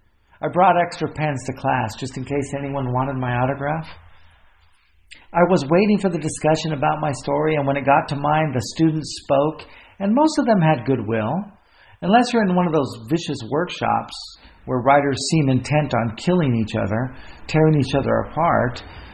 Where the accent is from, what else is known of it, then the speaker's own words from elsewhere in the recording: Fresno, California, United States; I come from Fresno, which is in the Central Valley.